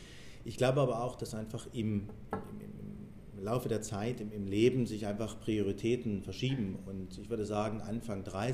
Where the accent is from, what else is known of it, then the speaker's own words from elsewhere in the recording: Dresden, Saxony, Germany; Ja, ich bin im schönen Elbflorenz geboren, in Dresden. Und vor über 40 Jahren, bin also jetzt 42 und Dresden ist meine Heimatstadt.